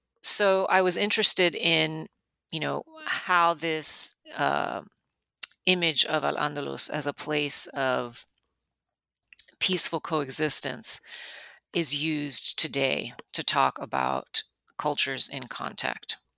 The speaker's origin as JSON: {"language": "English", "town": "Miami", "region": "Florida", "country": "United States", "tie": "born or raised there", "said": "But I grew up in Miami, and it's for anybody who has been to the city, it is a crazy conglomeration of many different cultures"}